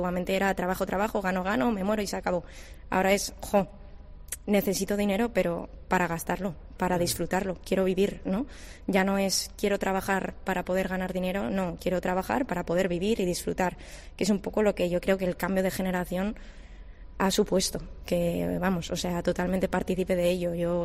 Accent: Madrid, Community of Madrid, Spain; now in San Sebastián, Spain; No, vine, o sea, soy de Madrid, uh-huh. Vine aquí hace 4 años

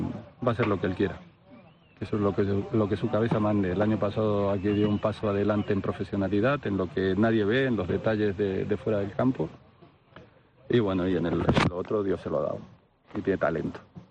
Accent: Argentina; soy argentino y Kempe es uno de mis ídolos

